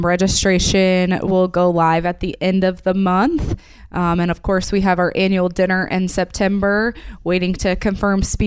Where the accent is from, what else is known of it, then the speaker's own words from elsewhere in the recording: Hinton, Iowa, United States; Yeah, so I grew up in Hinton and went to high school there, graduated, and went to Simpson College in Indianola, Iowa.